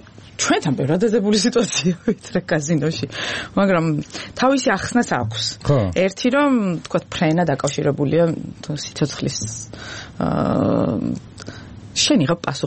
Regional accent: Kakheti, Georgia; ჯერერთი რო კახელი ვარ. მე რე ქიზიყელი.

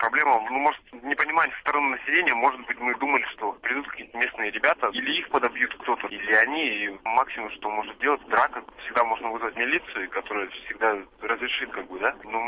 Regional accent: Irkutsk, Irkutsk Oblast, Russia; Я живу недалеко от этого места, где строится комбинат. Я иркутянин

